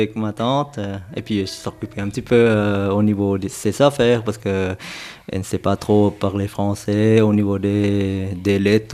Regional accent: Bangkok, Thailand; now in Switzerland; Je viens de Bangkok. J'habite en Suisse depuis 1999.

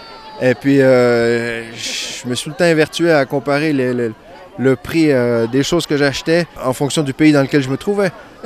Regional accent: Mont-Laurier, Quebec, Canada; now in Le Landeron, Switzerland; je viens du Mont-Laurier au Québec, dans la belle province. Et puis je vis actuellement au Landron, dans le beau canton de Neuchâtel.

